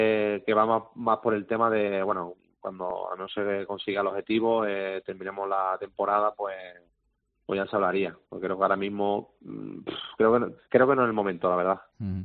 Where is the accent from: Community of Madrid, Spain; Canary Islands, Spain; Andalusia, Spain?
Andalusia, Spain; Málaga; yo tenía ese sueño de jugar en el equipo de mi tierra, en el Málaga Club de Fútbol y lo he conseguido.